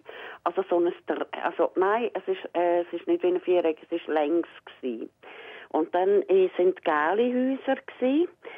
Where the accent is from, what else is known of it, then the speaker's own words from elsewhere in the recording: Altstetten, Zurich, Switzerland; Und zwar bin ich in Altstetten aufgewachsen. Und dann hat es ein Ghetto gegeben.